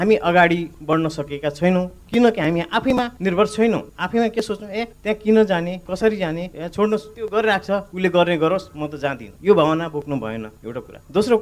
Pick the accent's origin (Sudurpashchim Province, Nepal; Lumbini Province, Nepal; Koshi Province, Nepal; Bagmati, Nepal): Sudurpashchim Province, Nepal; Baitadi; born there; now in Dodhara Chandani, Nepal; मेरो जन्मथलो Baitadi गृहगढा ward number 4, हाल बसाई दोद्रा चाँदनी नेपालको टापु क्षेत्र।